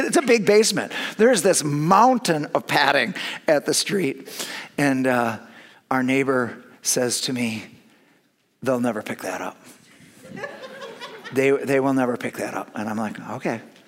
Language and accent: English; Madison, Wisconsin, United States; I'm from Madison. I went to school in Madison since 1980.